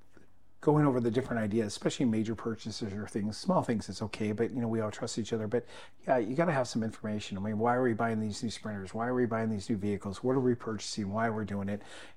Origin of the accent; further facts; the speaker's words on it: Alaska, United States; Well, I grew up in Mama O's up here in Alaska